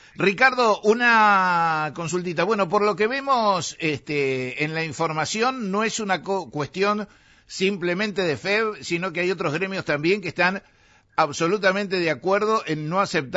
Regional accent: Buenos Aires, Argentina; Soy de Urquiza

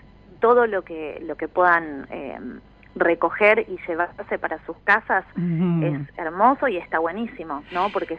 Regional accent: Chascomús, Buenos Aires Province, Argentina; Nosotros somos de Chascomús, provincia sí. de Buenos Aires.

